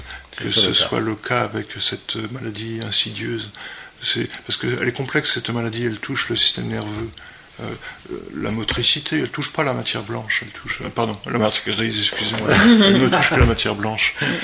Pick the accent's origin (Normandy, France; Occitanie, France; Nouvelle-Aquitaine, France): Normandy, France; Deauville; born there; je suis né en Normandie. Je suis né à Deauville parce que ma mère était originaire de Trouville, ce village de pêcheurs.